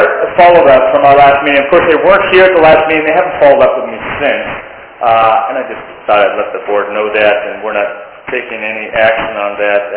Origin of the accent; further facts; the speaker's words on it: Long Beach, California, United States; Well, we're from the Long Beach area, so she'll be down there.